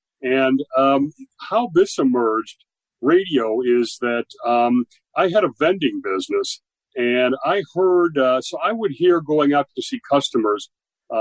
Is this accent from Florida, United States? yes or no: no; Greenwich, Connecticut, United States; I'm from Greenwich, and the Greenwich station had a need.